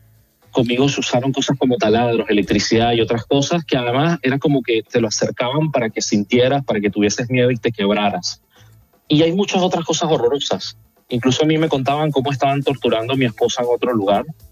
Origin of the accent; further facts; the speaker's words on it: Spain; nos alegra la liberación de los 5 españoles, porque yo también soy español